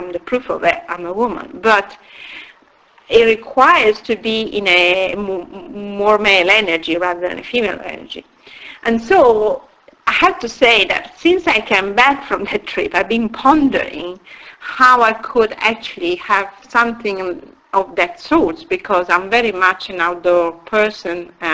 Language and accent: English; Italy; English is a second language; moved away as an adult; I was still living in Italy, in my home country.